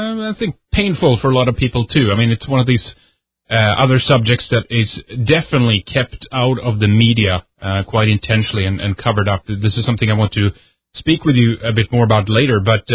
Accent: Sweden; I'm from Sweden

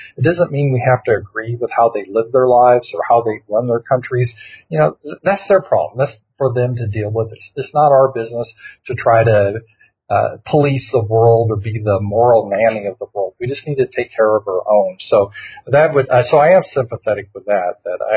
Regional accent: the South, United States; Well, yeah, you know, hey, I'm just from the South. I'm just a Southern guy.

